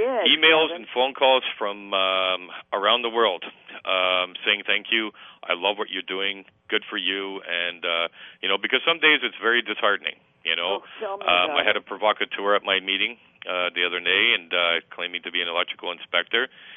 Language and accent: English; Montreal, Quebec, Canada; I'm born and raised in Montreal and grew up in the concrete jungle